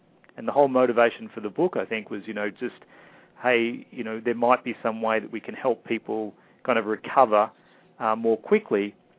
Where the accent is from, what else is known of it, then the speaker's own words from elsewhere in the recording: Australia; we're both Australian, and we're both Australian males.